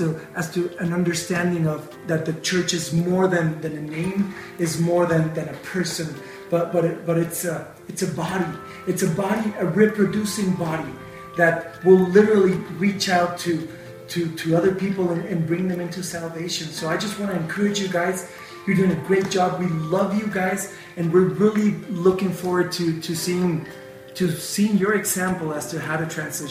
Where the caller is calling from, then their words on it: Guatemala; los saludos de Guatemala. … I'm saying hey from Guatemala.